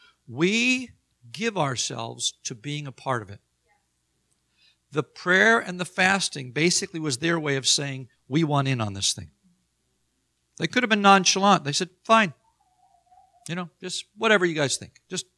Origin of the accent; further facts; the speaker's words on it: Long Island, New York, United States; I remember as a young boy, when school would start in the fall, I grew up on Long Island